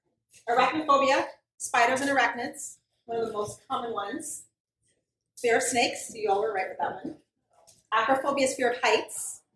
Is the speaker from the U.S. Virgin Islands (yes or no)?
yes; St. Croix, U.S. Virgin Islands; also born or lived in Buffalo, United States / Indiana, United States / Toledo, United States / California, United States; So I'm originally from St. Croix in the Virgin Islands. I was born and raised there, and I've moved all over. I went to college in Buffalo, New York.